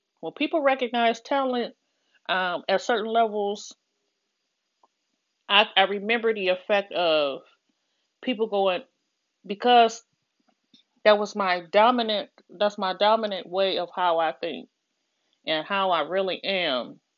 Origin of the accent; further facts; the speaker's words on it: Detroit, Michigan, United States; because I was raised in Southwest Detroit, and I remember when the shift, I could feel it.